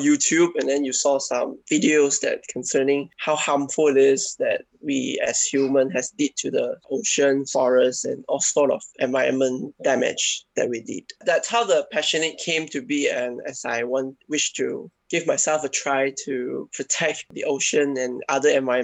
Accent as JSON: {"language": "English", "town": "Ipoh", "region": "Perak", "country": "Malaysia", "said": "I'm from Ipoh in the state of Para."}